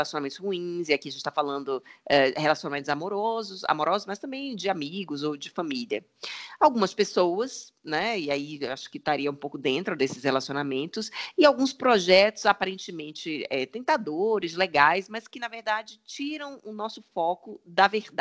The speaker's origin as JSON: {"language": "Portuguese", "region": "Bahia", "country": "Brazil", "said": "Como eu sou baiana, eu conhecia bastante."}